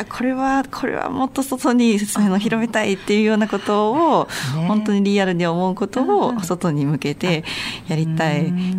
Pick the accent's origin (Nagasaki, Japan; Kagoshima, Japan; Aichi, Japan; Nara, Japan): Aichi, Japan; Seto; きっかけとしては私が瀬戸市出身で、それでしばらく10年ぐらいですね、関東の方に出ていたんですけども